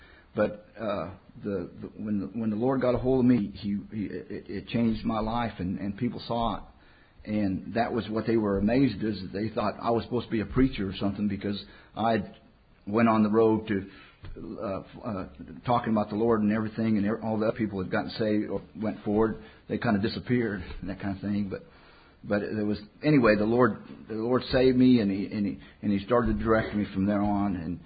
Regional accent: Colorado, United States; moved away; also born or lived in California; I was born and raised in Colorado, moved to California, went to high school in California

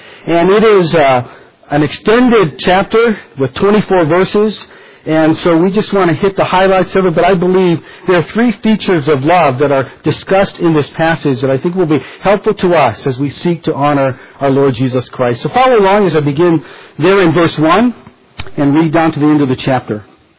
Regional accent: Hawaii, United States; but I'm from Hawaii

